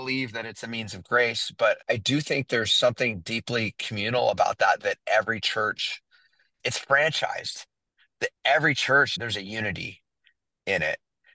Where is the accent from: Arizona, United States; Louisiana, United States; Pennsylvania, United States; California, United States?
California, United States; San Diego; now in Fresno, United States; I'm not from Fresno. I moved here from San Diego and I had Me and Ed's.